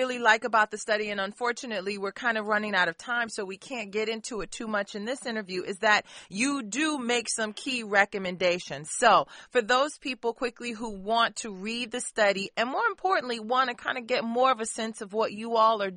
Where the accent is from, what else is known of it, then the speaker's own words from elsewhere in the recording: Detroit, Michigan, United States; I mean, I come from Detroit originally, a blue collar town.